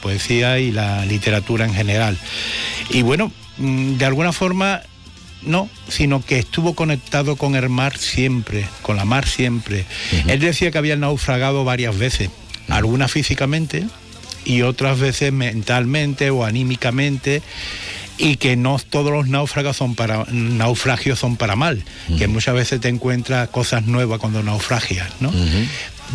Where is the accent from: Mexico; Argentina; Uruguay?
Mexico; Gulf of Mexico; Soy del Golfo de México, no de Estados Unidos, no de América, de México.